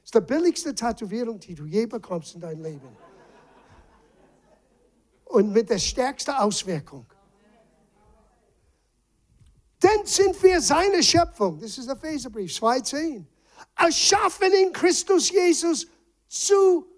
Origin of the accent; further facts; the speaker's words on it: Rhode Island, United States; German is a second language; now in Germany; Weißt du, wo ich bin? Die sprechen Deutsch. Ich kenne kein Deutsch. Hallo? Das ist das Land vom Dichter und Denker. Ich komme aus Rhode Island.